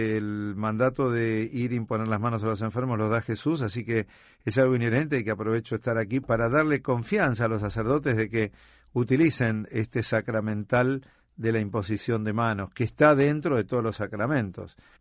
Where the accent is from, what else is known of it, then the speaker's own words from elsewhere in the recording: Argentina; vengo desde Argentina, soy un sacerdote diocesano, estoy en la parroquia Santo Tomás Moro de Vicente López, cerca de al ladito, nomás de la capital federal